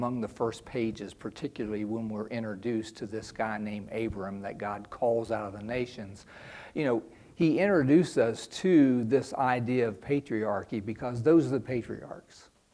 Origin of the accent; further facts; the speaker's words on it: United States; In our culture, that's what we always do. We're American absolutists.